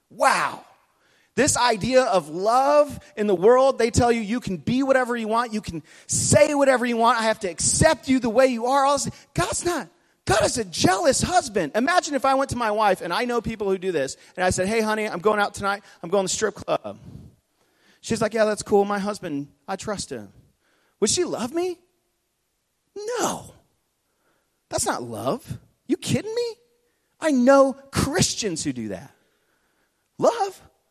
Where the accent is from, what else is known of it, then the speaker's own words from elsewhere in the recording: the South, United States; I was going to like get on you because I'm from the South.